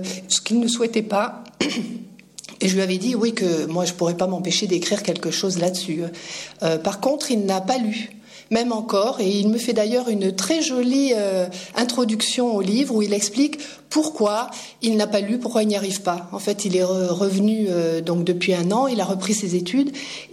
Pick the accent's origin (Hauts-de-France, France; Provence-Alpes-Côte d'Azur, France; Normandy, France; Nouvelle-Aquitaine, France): Provence-Alpes-Côte d'Azur, France; Manosque; je suis manosquine d'origine, j'ai passé mon enfance à Manosque, mes parents y habitent toujours, je ne rate jamais les correspondances de Manosque. Je suis manosquine de cœur.